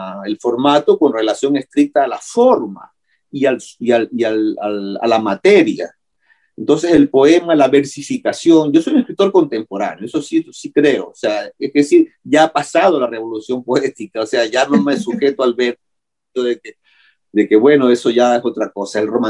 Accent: Ecuador; moved away; yo la verdad es que me fui de Ecuador con la seguridad de que allí la vida ya no era posible para mí

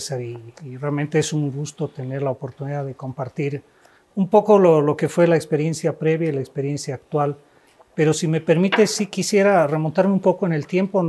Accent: Bolivia; Para mí, como boliviano, es un honor estar en la sede Ecuador de la Universidad Andina Simón Bolívar.

